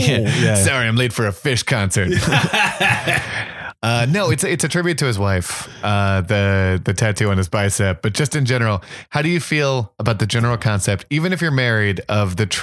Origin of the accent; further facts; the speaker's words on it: Miami, Florida, United States; No, I'm just kidding. We're both from Miami.